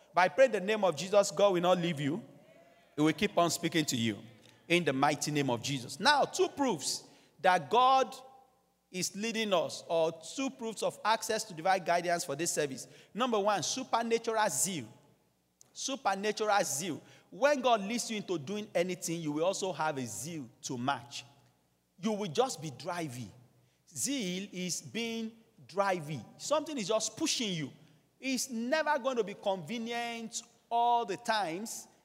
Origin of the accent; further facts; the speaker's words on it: Ilorin, Kwara, Nigeria; Coincidentally, I was born and raised in Ilorin, so I understand that very well.